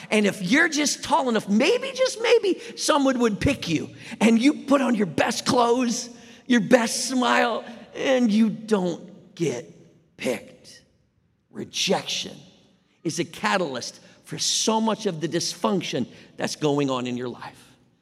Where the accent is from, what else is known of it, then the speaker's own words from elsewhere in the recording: Minnesota, United States; And I was born and raised in Minnesota. So when we're driving with my dad, it is like January, where it's like 10 below.